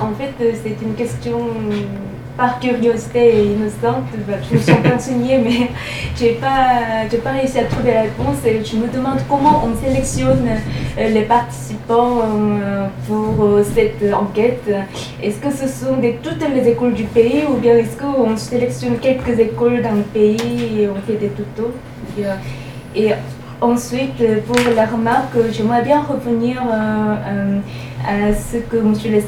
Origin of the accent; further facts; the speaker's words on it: South Korea; French is a second language; quand je viens de Corée, et la Corée, quand même, j'ai vu que mon pays est situé assez haut niveau